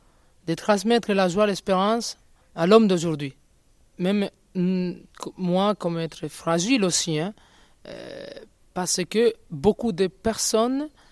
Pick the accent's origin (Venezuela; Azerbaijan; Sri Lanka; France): Venezuela; French is a second language; et même pour mon pays aussi, parce que je viens du Venezuela.